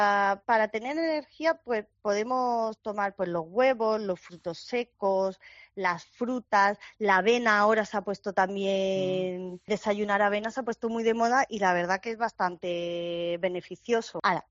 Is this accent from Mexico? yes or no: no; Andalusia, Spain; Sí, yo soy andaluza